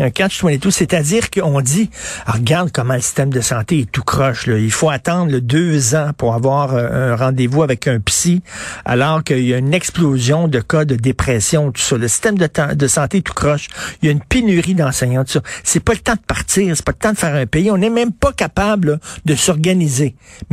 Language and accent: French; Quebec, Canada; chez nous, au Québec